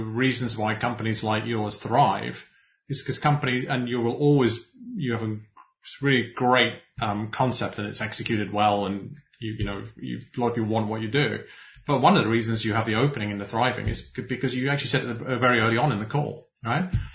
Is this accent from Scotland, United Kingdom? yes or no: yes; Scotland, United Kingdom; Or not Anglo, I'm a Scot, but anyway.